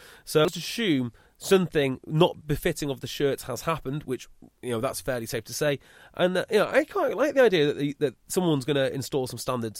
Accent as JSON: {"language": "English", "town": "Llandudno", "region": "Wales", "country": "United Kingdom", "tie": "born or raised there", "said": "Two of the Scottish under-20s coaching staff have been suspended for a late-night incident in my hometown, Llandudno, after the Scottish under-20s played Wales under-20s."}